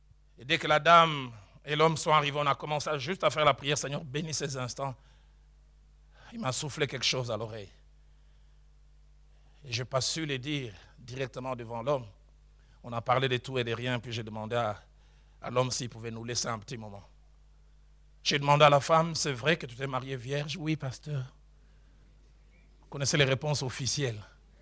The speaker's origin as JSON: {"language": "French", "region": "Kinshasa", "country": "DR Congo", "said": "Chez nous, à Kinshasa, on dit l'eau qui a été utilisée pour laver un chien."}